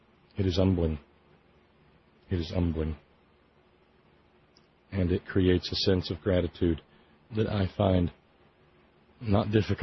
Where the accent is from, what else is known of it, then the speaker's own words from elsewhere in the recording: Los Angeles, California, United States; Being as I'm from California, I can relate. South Central Los Angeles.